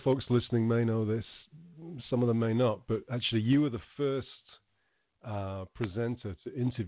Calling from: Calgary, Alberta, Canada; So I'm up in Calgary here in Canada, which is finally we're seeing the end of winter.

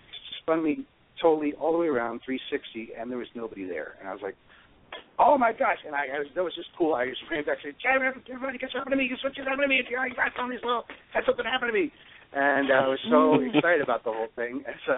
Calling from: Key West, Florida, United States; I'm calling from Key West.

